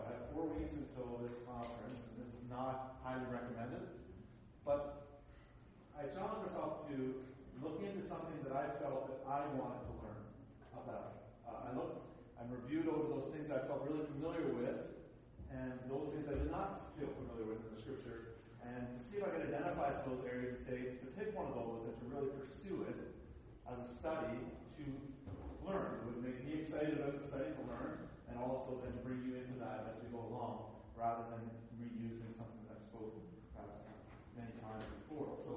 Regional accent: Prince Edward Island, Canada; also born or lived in Nova Scotia; I grew up on the East Coast of Canada, born in Nova Scotia, and lived most of my formative years in Prince Edward Island.

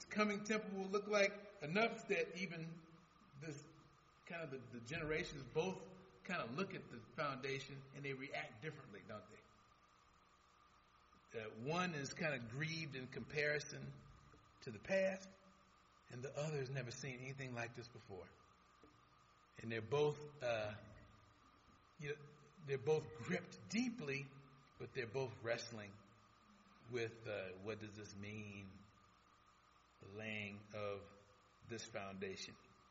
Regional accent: Detroit, Michigan, United States; Growing up in Detroit, I can relate.

